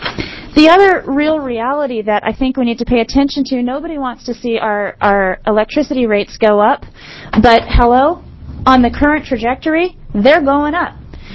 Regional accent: Bend, Oregon, United States; from Bend, Oregon.

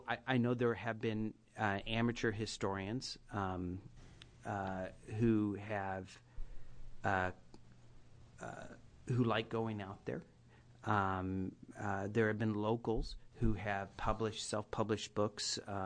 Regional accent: Condon, Oregon, United States; My parents, for an example, and I grew up in Condon.

